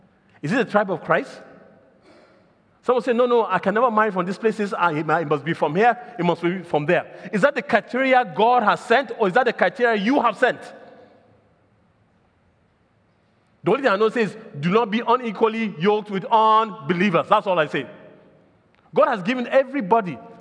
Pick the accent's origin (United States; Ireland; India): India; South India; he's from North India, I'm from South India, he's not going to get that job.